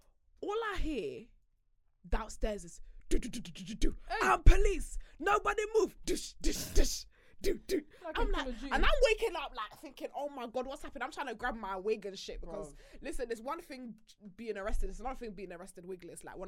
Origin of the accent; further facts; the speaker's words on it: Luton, East of England, United Kingdom; I'm from Luton.